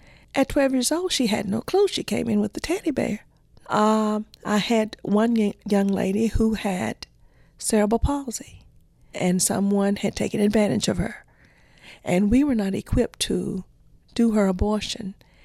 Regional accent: Mississippi, United States; I grew up poor in Mississippi, but I didn't know that. From a small country town in the state of Mississippi, and was pregnant when I was 16.

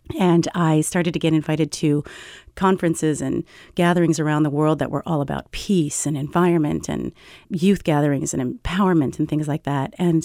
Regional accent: United States; Unbeknownst to me, born and raised in the United States, who could always just flush a toilet when I needed

